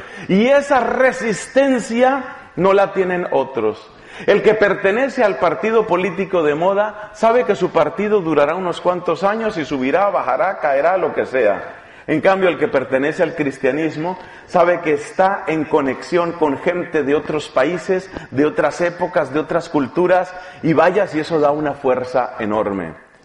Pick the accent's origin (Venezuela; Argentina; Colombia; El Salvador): Colombia; Yo soy colombiano y, sin embargo, estamos conectados.